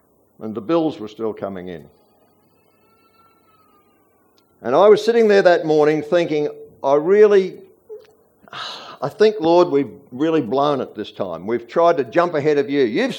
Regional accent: Australia; God, thank you that I'm an Aussie and you've given me this beautiful place to live.

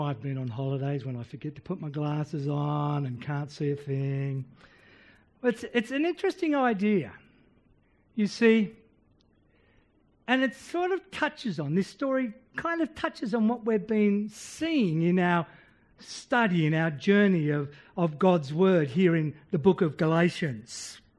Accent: Sydney, New South Wales, Australia; when I was growing up, I grew up in Sydney.

